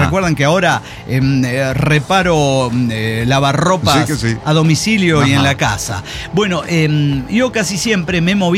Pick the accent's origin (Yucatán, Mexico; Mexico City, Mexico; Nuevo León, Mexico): Yucatán, Mexico; Mérida; Pero en realidad soy de Mérida, Yucatán. Sí, y además mido 1.60 m.